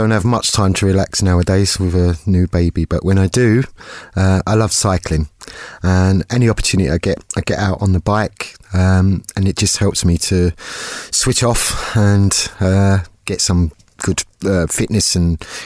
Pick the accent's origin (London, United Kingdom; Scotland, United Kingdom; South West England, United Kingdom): London, United Kingdom; accent: Cockney; if I talk with my friends in London, you'd hear me talk like that, kind of Cockney accent. But my everyday accent, I suppose, is quite neutral.